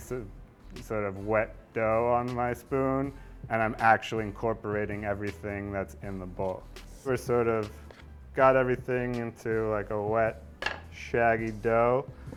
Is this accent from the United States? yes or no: no; Italy; Today we're talking pizza, something I feel super strongly about. I grew up in Italy